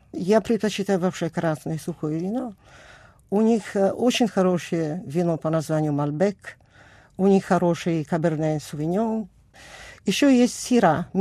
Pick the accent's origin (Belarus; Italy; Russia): Italy; Tarcento, Friuli-Venezia Giulia; born there; Russian is a second language; Я родилась на севере Италии, в маленьком городке. Торченто, вот, недалеко от Удине, вокруг горы, холмы.